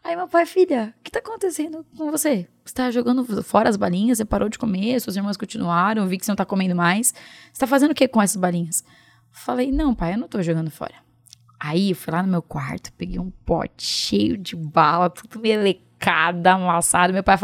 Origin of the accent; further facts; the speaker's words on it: Guarulhos, São Paulo, Brazil; quando eu tinha 6 anos de idade. Sou lá de Guarulhos, nasci em São Paulo, mas eu moro em Guarulhos a minha vida inteira.